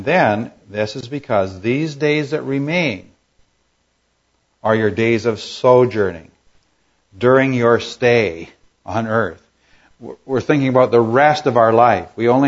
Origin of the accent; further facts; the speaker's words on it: Alberta, Canada; I was in my hometown in Alberta, perhaps for the last time.